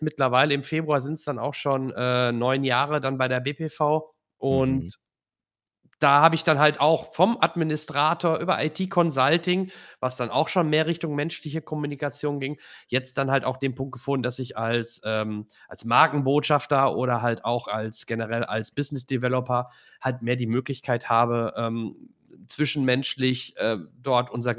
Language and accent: German; Soest, North Rhine-Westphalia, Germany; komme aus Soest, bin dort auch geboren, gebürtiger Soester.